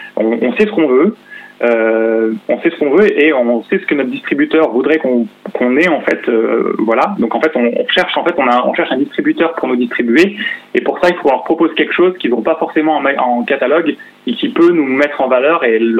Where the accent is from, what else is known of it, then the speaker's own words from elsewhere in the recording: Grenoble, Auvergne-Rhône-Alpes, France; comme on est de Grenoble aussi, ça avait du sens, en fait.